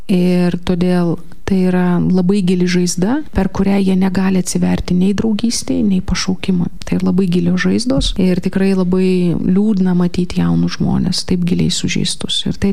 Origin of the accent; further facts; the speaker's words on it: Vilnius, Vilnius County, Lithuania; Esu vilnietė ir gyvenau taip pat Vilniuje. Tik kitame bute